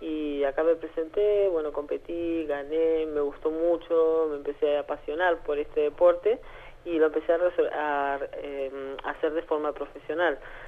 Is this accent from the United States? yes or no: no; Neuquén, Argentina; also born or lived in Buenos Aires; No se pierde, pero no se pierde, no porque uno siempre diga, ay, soy de Neuquén